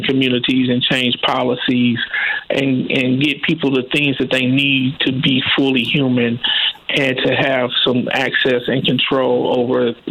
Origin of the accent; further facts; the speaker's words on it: Kansas City, Missouri, United States; now in St. Louis, United States; because I was born and reared in Kansas City, Missouri, which is on the other side of the state. But after university, I moved to St. Louis.